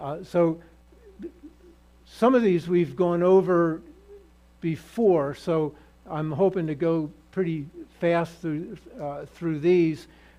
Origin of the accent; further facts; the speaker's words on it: Northeast, United States; well, I'm from the Northeast, so Philadelphia is, we know Philadelphia, the city of brotherly love, by name only.